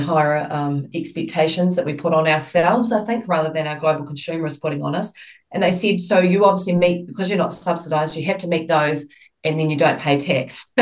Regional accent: New Zealand; all those normal things that you stand and wait as a Kiwi.

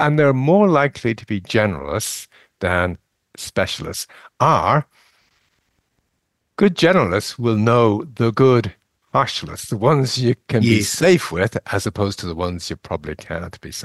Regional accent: Ireland; this is dealing with the English, as we Irish have

